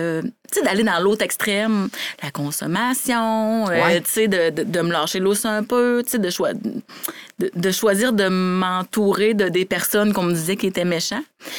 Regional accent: Amqui, Quebec, Canada; Ben, je viens d'Amqui.

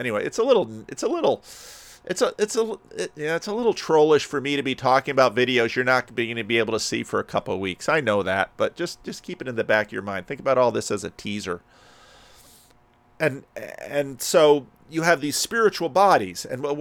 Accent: Barahona, Dominican Republic; Santo Domingo, and this is more Barahona in the Dominican Republic. And this is like the spirit of my hometown.

